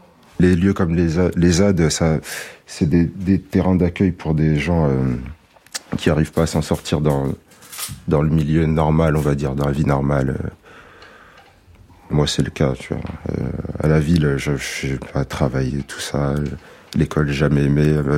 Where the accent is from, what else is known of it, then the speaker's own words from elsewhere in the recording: Paris, Île-de-France, France; De Paris. Je viens de Paris, de la ville, quoi. Bon, jusqu'à l'année dernière, j'étais encore chez mon père dans le 16e à Paris.